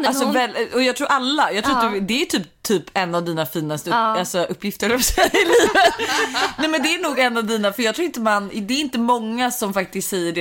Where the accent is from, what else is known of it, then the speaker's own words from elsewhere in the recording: Stockholm, Stockholm County, Sweden; Jag är ju från Stockholm.